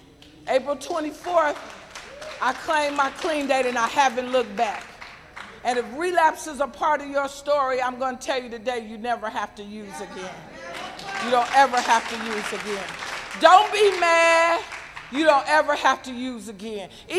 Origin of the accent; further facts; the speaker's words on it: Oakland, California, United States; When I got here, I came from Oakland, California.